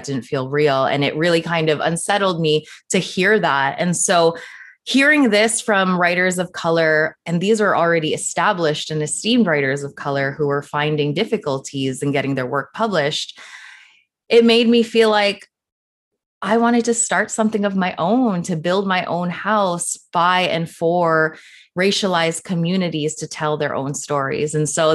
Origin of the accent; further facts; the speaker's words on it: Canada; I am a Filipina Canadian, and a lot of building this magazine, this community, was rooted in that exploration of being from two different places and two different cultures.